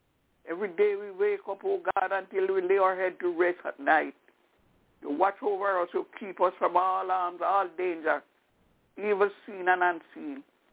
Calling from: Albany, New York, United States; I'm calling from Albany in New York.

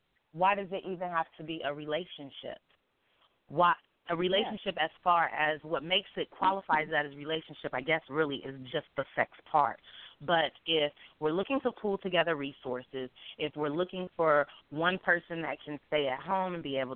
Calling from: Columbus, Ohio, United States; I'm calling from Columbus, Ohio.

